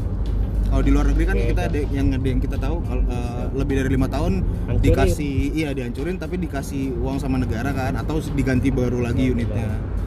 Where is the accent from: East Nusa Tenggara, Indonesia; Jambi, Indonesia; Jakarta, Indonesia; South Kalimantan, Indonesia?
Jakarta, Indonesia; Dari kecil, dari sebelum lagi dibikinnya juga di Jakarta.